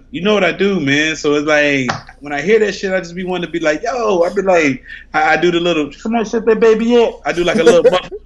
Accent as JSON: {"language": "English", "town": "Texarkana", "country": "United States", "said": "Oh, okay, yeah, man. I'm from Texarkana."}